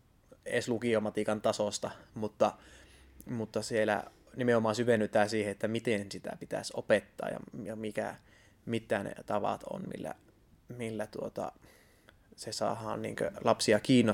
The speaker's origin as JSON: {"language": "Finnish", "town": "Pyhäjoki", "region": "North Ostrobothnia", "country": "Finland", "tie": "born or raised there", "also_born_or_lived": "Oulu / Merijärvi", "said": "Mä oon syntynyt Oulussa 26 vuotta sitten ja sitten olen 5-vuotiaana muuttanut pois ja Merijärven kautta Pyhäjoelle. Ja Pyhäjoella kävin koulun ja tavallaan olen sieltä sillain kotoisin"}